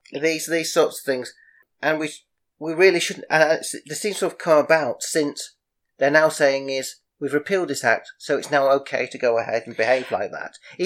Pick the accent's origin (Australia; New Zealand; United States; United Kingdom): United Kingdom; England; And I say, as an English person, I felt that.